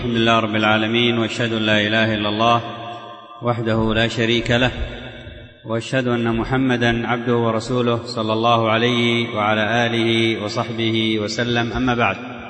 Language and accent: Arabic; Yemen; احنا عندنا في اليمن ما عندنا مكان للتشميس